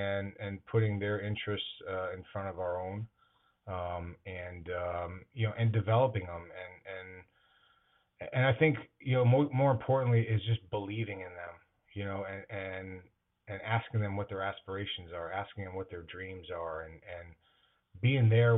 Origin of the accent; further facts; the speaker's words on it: Chicago, Illinois, United States; We grew up in Chicago most of my life before moving out here to the East Coast.